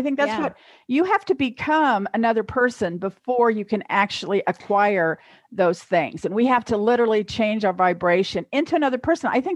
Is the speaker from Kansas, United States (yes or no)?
yes; Kansas, United States; I'm from Kansas.